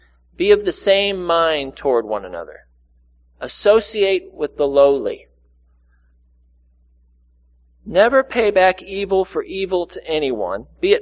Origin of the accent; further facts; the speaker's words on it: St. Louis, Missouri, United States; now in Kansas City, United States; I am from St. Louis. I don't know if you could tell with my family joining today. They didn't have to travel nearly as far as I did from Kansas City.